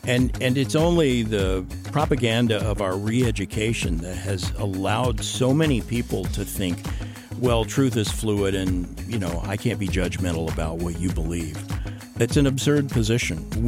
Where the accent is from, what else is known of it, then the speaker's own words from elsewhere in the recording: Tulsa, Oklahoma, United States; One was Tulsa, which is my hometown where I grew up. And one was Tampa, where I had just moved.